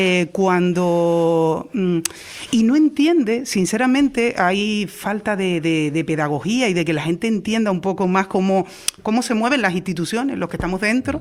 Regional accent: Los Silos, Canary Islands, Spain; yo he nacido ahí, me he criado y me he desarrollado en Los Silos, en mi barrio, en la Caleta de Interián, que soy caletera

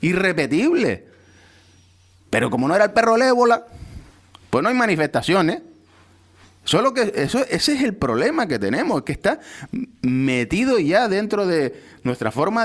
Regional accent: Spain; Yo soy nacional español.

